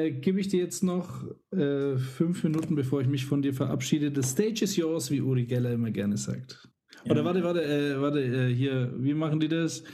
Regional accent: Nuremberg, Bavaria, Germany; Ja, aus Bayern. Nürnberg.

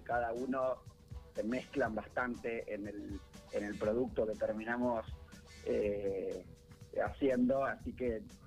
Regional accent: Quilmes, Buenos Aires Province, Argentina; Somos todos de Quilmes, vivimos todos en un radio de unas 15 cuadras, así que estamos bien cerca.

